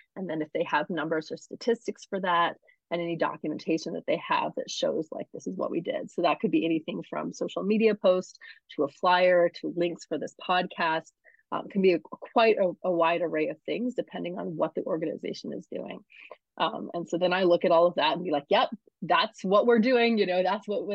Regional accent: Alaska, United States; also born or lived in New England; I grew up in Alaska. I've lived in New England for a long time, and New Mexico is something very, very, very different

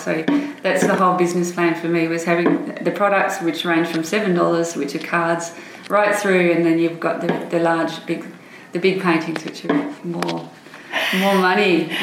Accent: Warrickbrook, Western Australia, Australia; I'm really, really hell-bent on doing my hometown, which is Warrickbrook in Western Australia, and they have four silos down there.

